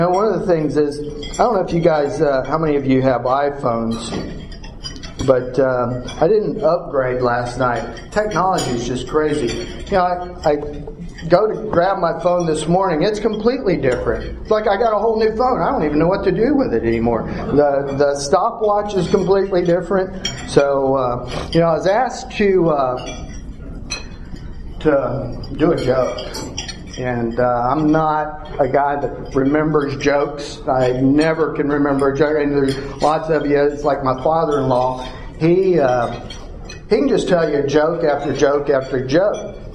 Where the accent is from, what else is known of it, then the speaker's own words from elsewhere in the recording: Mango, Florida, United States; I was born in Tampa, Florida, 1 week after my mother came from Cuba.